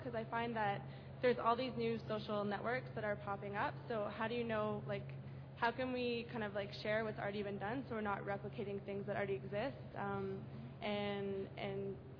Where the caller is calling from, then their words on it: Canada; I'm coming from Canada.